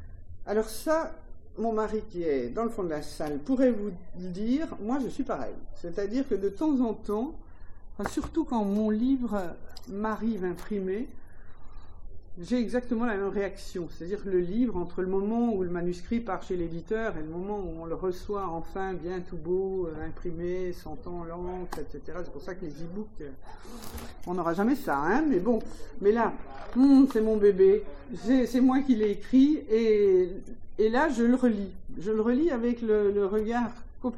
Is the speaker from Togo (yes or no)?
no; Meursault, Bourgogne-Franche-Comté, France; born there; now in Juliénas, France; Moi, je suis née à Meursault, mon père était de Nuit-Saint-Georges, j'ai été professeur à Beaune, à Gevrey-Chambertin, j'ai fini ma carrière à Mâcon et j'habite à Julienas